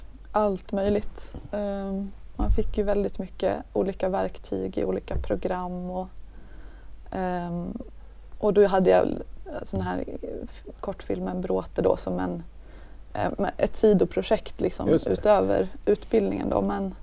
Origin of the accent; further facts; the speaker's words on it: Sollefteå, Västernorrland County, Sweden; Nej, men jag är ju uppvuxen här i Sollefteå. Lite utanför stan. Västnyland. Mm. På en gård. Sen flyttade vi väl in till stan när jag var typ 15.